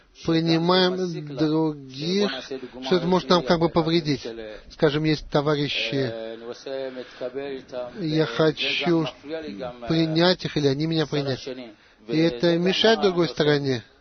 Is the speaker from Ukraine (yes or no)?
no; Petah Tikva, Central District, Israel; Я из Петахтиквы.